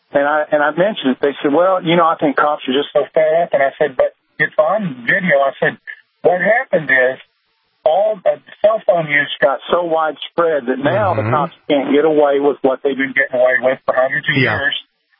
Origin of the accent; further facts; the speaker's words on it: Texas, United States; I'm from Texas.